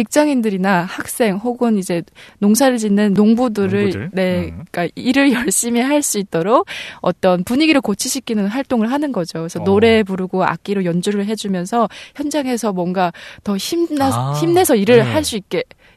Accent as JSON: {"language": "Korean", "town": "Musan", "region": "North Hamgyong", "country": "North Korea", "said": "똑소리 나는 무산 여자"}